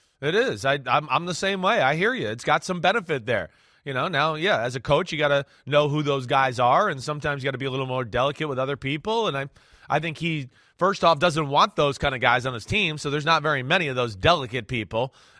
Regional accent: New Jersey, United States; I'm from Jersey, mofo.

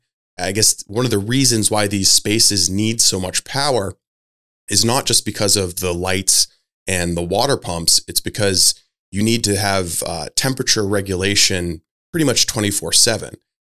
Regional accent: Dexter, Maine, United States; Like my hometown, for example, Dexter opted out. So there shouldn't be any marijuana grown or sold in the town of Dexter.

